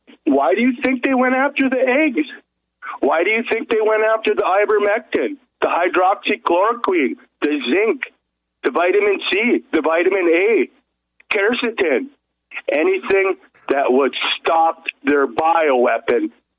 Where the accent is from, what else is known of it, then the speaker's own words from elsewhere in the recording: Minnesota, United States; born there; I was born in Minnesota, but I don't know what is worse in this state, in the United States, California or Minnesota.